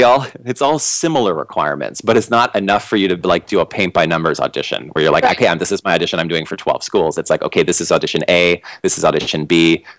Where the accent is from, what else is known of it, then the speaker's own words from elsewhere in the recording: California, United States; because I'm from California, they do a lot.